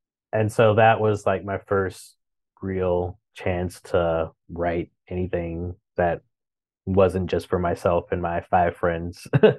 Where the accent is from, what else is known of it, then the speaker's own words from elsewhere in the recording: Chicago, Illinois, United States; now in New York, United States; I sort of guess I'm from Chicago and like live there for most of my life, but I don't know, all of that was before I turned 18